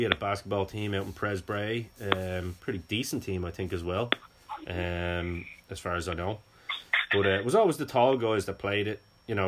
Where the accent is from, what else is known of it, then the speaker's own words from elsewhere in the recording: Ireland; for a kid in Ireland